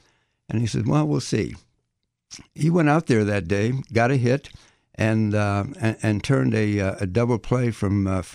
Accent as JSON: {"language": "English", "region": "England", "country": "United Kingdom", "tie": "born there", "said": "No, I was born in England."}